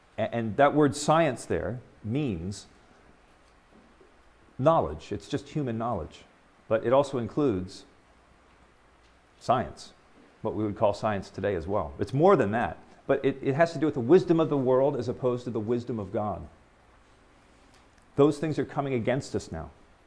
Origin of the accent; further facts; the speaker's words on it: United States; I grew up in the States.